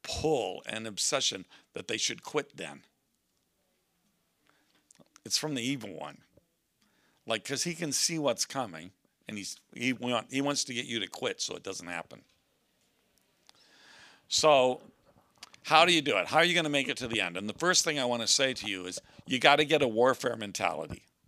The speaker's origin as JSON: {"language": "English", "town": "Chicago", "region": "Illinois", "country": "United States", "said": "as you just heard, I'm from Chicago."}